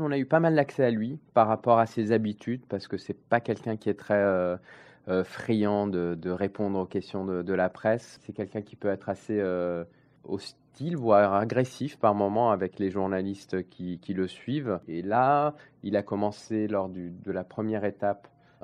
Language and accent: French; France; moi je suis français